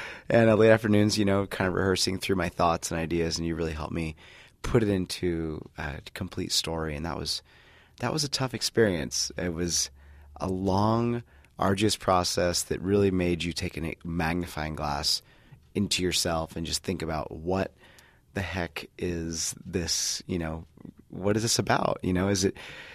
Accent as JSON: {"language": "English", "region": "California", "country": "United States", "tie": "born or raised there", "said": "You know, I grew up in the Central Coast, obviously, and I was inspired by this big, vast landscapes"}